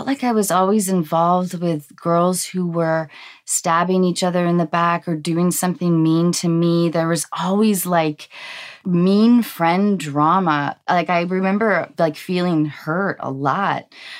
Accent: Seattle, Washington, United States; I grew up in Seattle in the 90s, and it was still a place of economic depression.

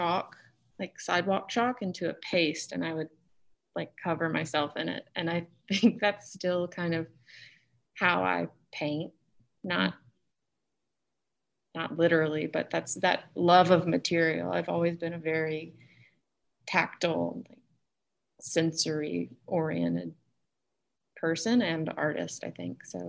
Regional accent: Jackson, Mississippi, United States; also born or lived in Baton Rouge; And I was born in Baton Rouge, and then we moved to Jackson around the year 2000. So yeah, I grew up kind of between two places.

